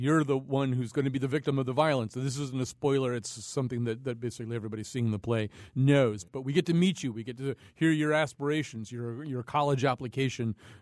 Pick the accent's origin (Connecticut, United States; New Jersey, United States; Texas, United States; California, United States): Connecticut, United States; West Hartford; I'm a really different generation from you, but I grew up white in West Hartford, and I just didn't know anybody who got shot.